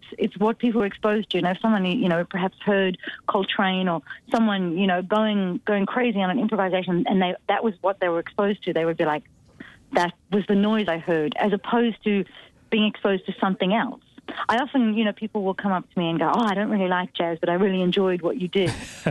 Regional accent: South Africa; now in Australia; growing up in South Africa during apartheid.

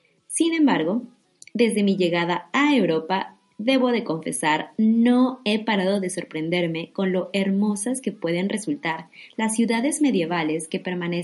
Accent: Mexico; now in Germany; una mexicana viviendo en Alemania

